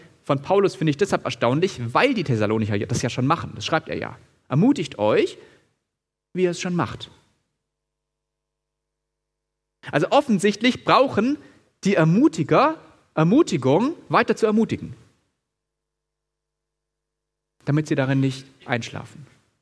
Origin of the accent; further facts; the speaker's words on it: Baden-Württemberg, Germany; accent: Swabian; Ja, da verrät mich doch meine Sprache als Schwabe.